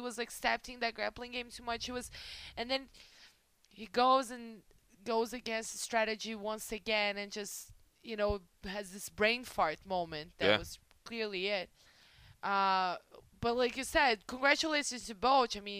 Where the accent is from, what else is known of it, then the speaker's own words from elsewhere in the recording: Brazil; English is a second language; because I'm from Brazil